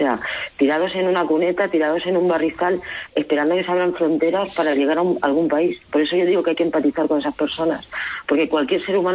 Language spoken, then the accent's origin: Spanish; Catalonia, Spain; now in Badajoz, Spain; yo soy catalana, ¿no? Lo habéis dicho. Yo no soy catalanista, no soy independentista, ¿no? Vivo en Badajoz